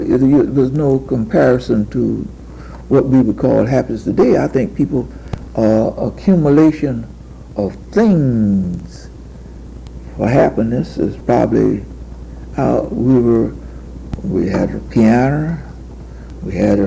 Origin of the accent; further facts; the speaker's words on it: Jacksonville, Florida, United States; born there; I was born in Jacksonville.